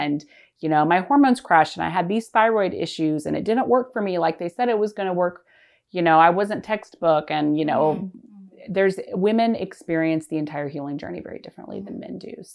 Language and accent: English; Oklahoma City, Oklahoma, United States; now in Austin, United States; Once I moved to Austin to be closer to my family. I grew up in Oklahoma City, and obviously I had to find new doctors and stuff while I was here.